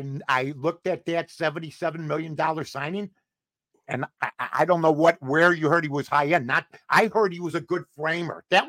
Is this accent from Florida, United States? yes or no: no; Chicago, Illinois, United States; I mean, I grew up in Chicago.